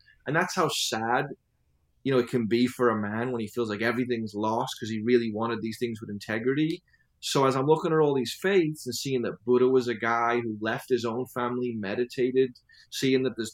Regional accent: England, United Kingdom; You guys got to realize, as an English person, you are bred just believing in evolution.

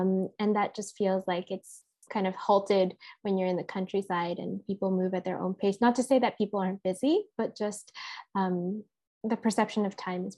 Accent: Vancouver, British Columbia, Canada; also born or lived in Toronto; Yeah, so I spent my whole life in cities, born and raised in a city as well. I was born in Toronto and then moved to Vancouver, so both the largest cities in Canada.

